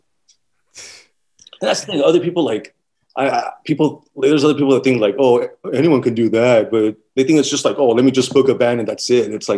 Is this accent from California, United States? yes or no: yes; Downey, California, United States; Yeah, I grew up in Maywood and Downey.